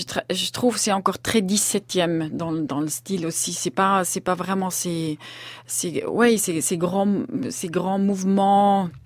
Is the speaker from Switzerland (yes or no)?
yes; Switzerland; d'aller vivre en Suisse pour être un peu proche d'une partie de la famille. Et voilà, c'est comme ça que ça fait que je suis suissesse.